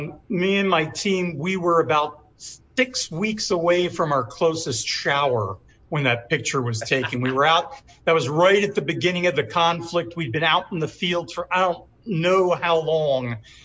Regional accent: Israel; now in Philadelphia, United States; I was born here in Philadelphia, but when I was very young, like 4.5 years old, my family moved to Israel, and I grew up there, went through all my schooling there.

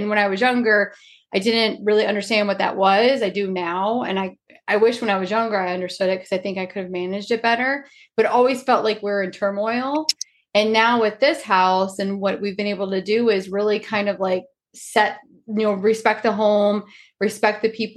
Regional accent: Georgia, United States; born there; You see, this is my birth, my passport, and it says I was born in Georgia.

